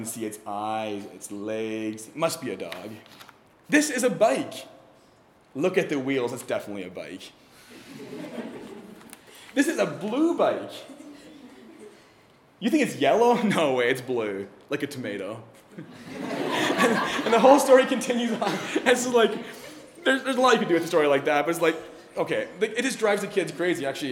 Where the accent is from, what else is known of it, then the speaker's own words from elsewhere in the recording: Canada; I know I'm Canadian and most of you aren't, but you've probably heard of Terry.